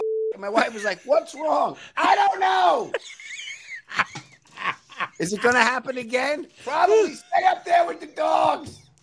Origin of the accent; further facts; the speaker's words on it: New York, United States; now in Santa Monica, United States; and I grew up on the North Shore, Long Island. The beaches were made out of rocks.